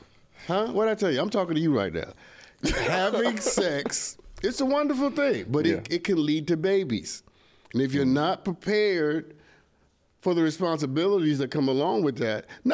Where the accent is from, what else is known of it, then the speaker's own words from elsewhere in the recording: Brooklyn, New York, United States; I'm black and from Brooklyn.